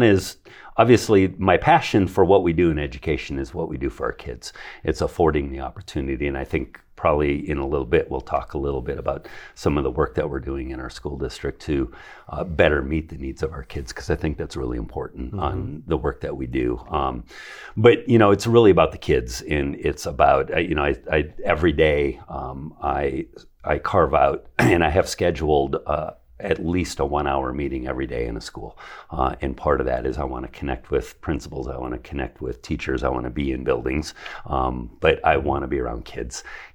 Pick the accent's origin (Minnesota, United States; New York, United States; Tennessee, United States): Minnesota, United States; moved away as an adult; I grew up in Minnesota. My first teaching job when I graduated from college was in Yuma. Got a teaching job down in Yuma. So I moved to Yuma.